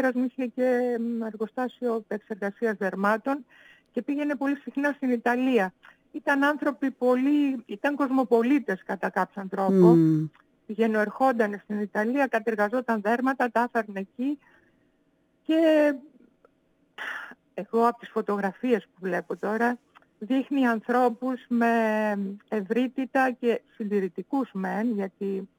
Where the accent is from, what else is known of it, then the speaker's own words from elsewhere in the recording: Ioannina, Epirus, Greece; είμαι παιδί, όπως σας είπα πριν, γόνος προσφύγων. Mm-hmm. Μεγάλωσα βέβαια στα Γιάννενα.